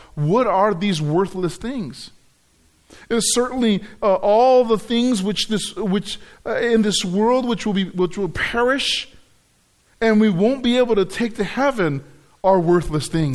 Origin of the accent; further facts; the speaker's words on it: California, United States; I grew up in California.